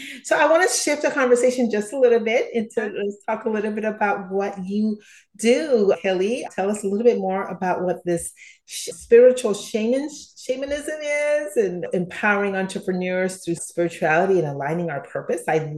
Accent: Panama; So, I am from Panama originally.

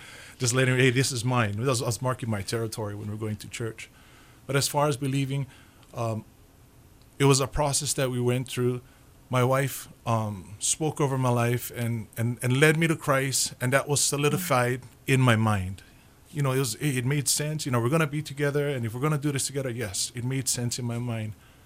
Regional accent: Honolulu, Hawaii, United States; I grew up on the beautiful hills of Papakolea, right on the homestead, right up by Punchbowl.

